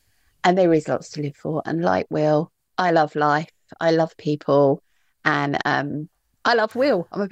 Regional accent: Whitstable, South East England, United Kingdom; I'm from Whitstable.

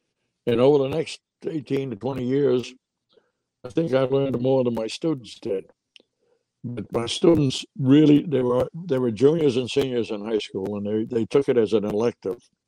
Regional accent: Vermont, United States; And I'm from Vermont. I was teaching in a high school in Vermont.

